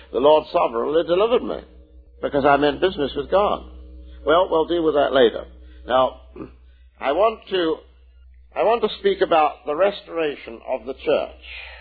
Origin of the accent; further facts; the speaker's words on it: Canada; let me say this as a Canadian, but I'm a North American too.